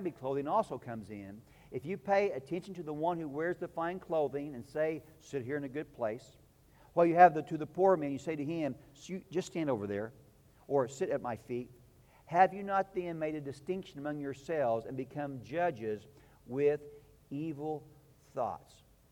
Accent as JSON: {"language": "English", "town": "Bone Gap", "region": "Illinois", "country": "United States", "said": "I'm from Bone Gap. It's economically depressed."}